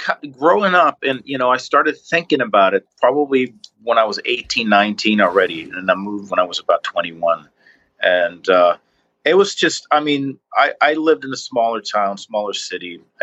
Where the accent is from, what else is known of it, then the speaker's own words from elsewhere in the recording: Sweden; English is a second language; moved away; I talked to another friend of mine from New York that met a girl from my hometown, and he moved back with her to Sweden.